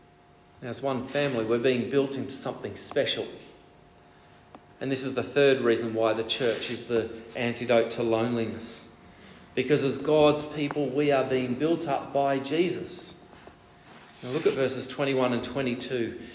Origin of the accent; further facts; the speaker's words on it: Australia; Oh, I'm an Aussie too. Where are you from? Where do you live? We get this immediate bond, don't we, with someone who is a fellow citizen. We come from the same country.